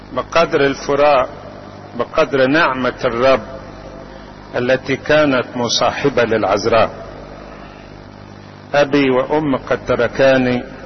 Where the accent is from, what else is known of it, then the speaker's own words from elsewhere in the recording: Egypt; أن يعيدها علينا وعلى بلادنا مصر والعالم كله